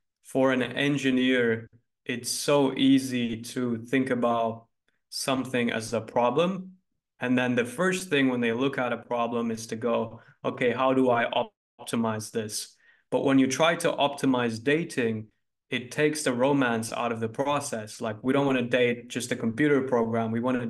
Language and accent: English; Turkey; moved away as an adult; now in United States; Yeah, I grew up in Turkey. So I lived in Turkey until I was 18. And then I went to school to LA, and that was my first time in the US.